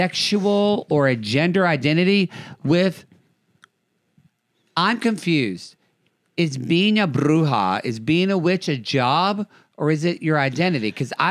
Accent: the South, United States; Maybe because I'm from the South.

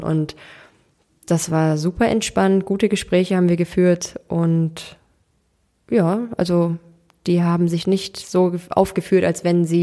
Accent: Cologne, North Rhine-Westphalia, Germany; Ich bin in Köln geboren, bin hier groß geworden

